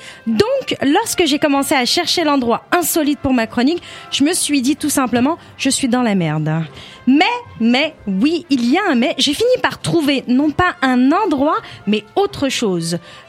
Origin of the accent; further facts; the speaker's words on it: Quebec, Canada; accent: Québécois; j'ai l'accent québécois qui ressort, j'avoue.